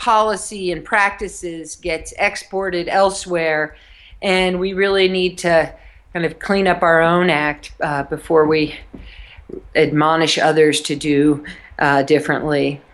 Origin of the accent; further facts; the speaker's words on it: New York, United States; No, I'm not. I grew up in New York State. I did not grow up on a farm or really have anything to do with agriculture while I was growing up